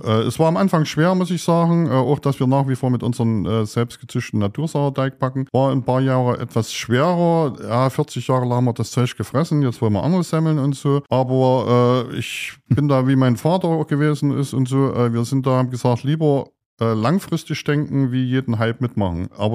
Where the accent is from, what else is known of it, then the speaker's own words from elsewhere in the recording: Gera, Thuringia, Germany; ich bin in Gera geboren und wohne schon immer in Gera bis 84 in Rubitz, also in der elterlichen Bäckerei. Und dann haben wir in Tischitz auch auf dem Grundstück von der Oma gebaut und wohnen seit 87 in Tischitz.